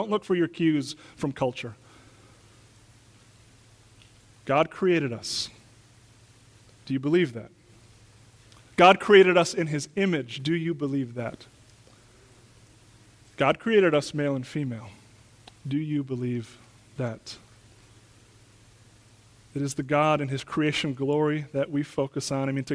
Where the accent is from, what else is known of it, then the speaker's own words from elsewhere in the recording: Wisconsin, United States; I have a picture of my hometown from the 1800s up in Wisconsin.